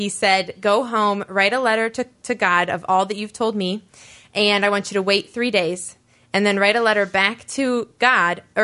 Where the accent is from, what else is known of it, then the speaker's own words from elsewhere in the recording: West Salem, Ohio, United States; I was raised locally in West Salem, Ohio, in the Cleveland Diocese.